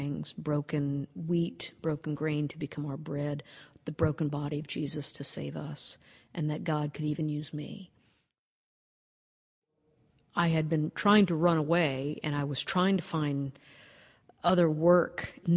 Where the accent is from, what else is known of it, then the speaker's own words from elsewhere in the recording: the South, United States; Growing up in the South, in part of the Bible Belt, with Southern Baptist, you know, homosexuals were an abomination.